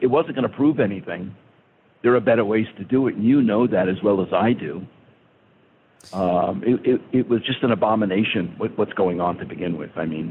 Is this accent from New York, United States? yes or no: yes; New York, United States; I'm Jewish. I was raised in New York. I went to the New York school systems.